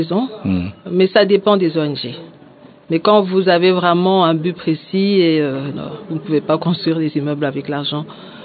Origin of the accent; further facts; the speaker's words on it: Lubumbashi, Haut-Katanga, DR Congo; Parce que dernièrement, je viens de Lubumbashi